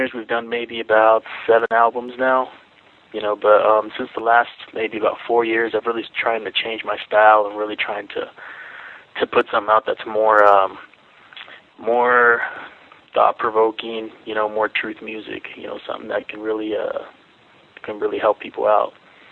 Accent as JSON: {"language": "English", "town": "La Salle", "region": "Colorado", "country": "United States", "tie": "born or raised there", "also_born_or_lived": "Mexico", "said": "I was born in Mexico, and then I was brought over here into Denver. Well, actually, I grew up in La Salle, Colorado, and they brought me over here when I was 5 years old, and grew up out here. This is a pretty small town living"}